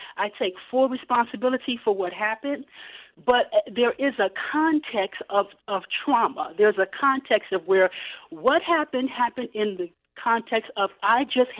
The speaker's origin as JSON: {"language": "English", "region": "Illinois", "country": "United States", "tie": "born or raised there", "said": "I grew up in 4155 South Lake Park. So in the projects on the south side."}